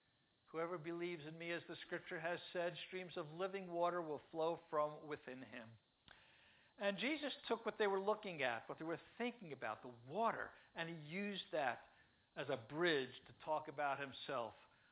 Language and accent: English; New York City, New York, United States; Look, I'm from New York City. We don't hunt. We don't fish. We don't even have an outdoors. The wildest animal I ever saw growing up was a pigeon.